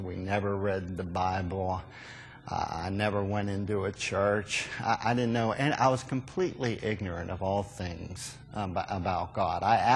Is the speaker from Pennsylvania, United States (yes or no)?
yes; Pittsburgh, Pennsylvania, United States; And I grew up in Pittsburgh, and we have we don't say you all up there, we say yins.